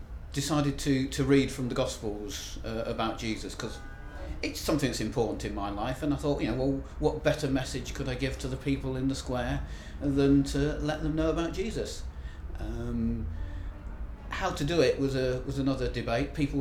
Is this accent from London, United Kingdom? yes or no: yes; London, United Kingdom; also born or lived in Preston; I'm 50, honest. And I come from Preston in Lancashire, although I am actually from London, originally.